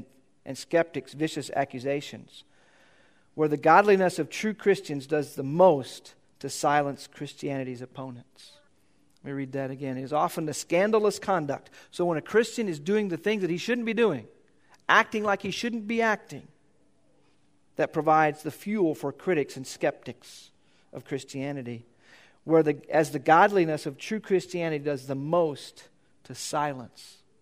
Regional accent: United States; That doesn't feel right to me as an American, as a human.

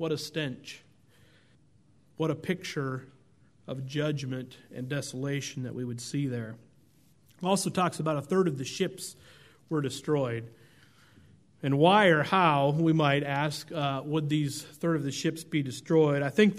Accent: Oregon, United States; Growing up in Oregon, we often had forest fires across the state up in the mountains.

